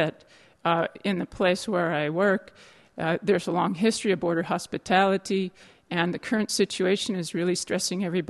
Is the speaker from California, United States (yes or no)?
no; Tucson, Arizona, United States; I'm from Tucson.